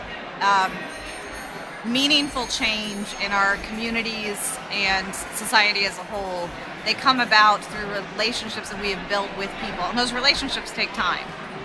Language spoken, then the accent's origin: English; Indianapolis, Indiana, United States; I am from Indianapolis